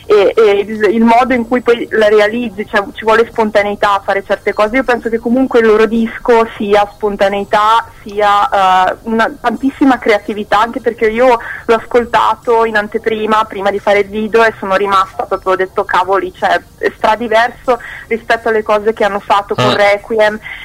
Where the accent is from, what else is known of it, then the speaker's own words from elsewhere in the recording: Lucca, Tuscany, Italy; also born or lived in Serbia; now in Milan, Italy; io sono nata in Serbia e praticamente vivo in Italia dal 94 e vabbè, vivevo a Lucca, dove ho fatto tutte le scuole, adesso sto a Milano, abito a Milano, quindi cioè, l'accento è un po' confuso.